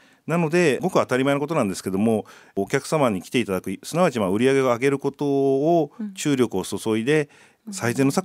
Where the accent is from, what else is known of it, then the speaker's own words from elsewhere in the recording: Tokyo, Japan; はい、私は群馬の人間ではなかったんですけれども、生まれ育ちは東京で、